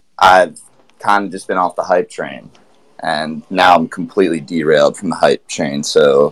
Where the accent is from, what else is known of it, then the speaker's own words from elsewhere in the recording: Philadelphia, Pennsylvania, United States; because I go to UVA but I'm from Philly